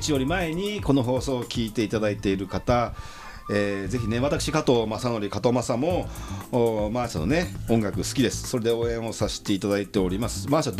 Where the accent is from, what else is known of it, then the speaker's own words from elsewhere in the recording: Yokohama, Kanagawa, Japan; 私、横浜鶴見区出身前議員の … がお届けしております。